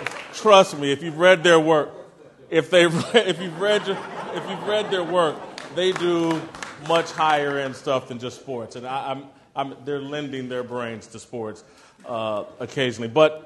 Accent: United States; We're American.

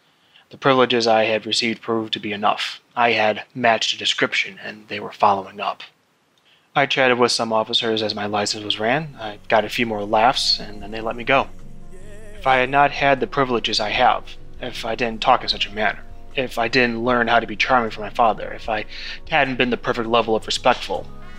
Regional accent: Chicago, Illinois, United States; As a biracial man, I was raised in the Chicago suburbs, which is in and of itself already a privilege that many don't have.

